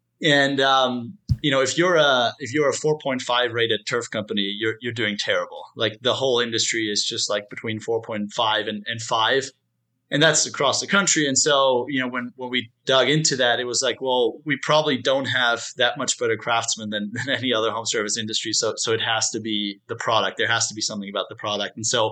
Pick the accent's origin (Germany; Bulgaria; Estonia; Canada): Germany; moved away as an adult; now in United States; I was born and raised in Germany. Not sure if you knew about that, but born and raised in Germany. Came to the U.S. By running track. I ran track at the University of Texas.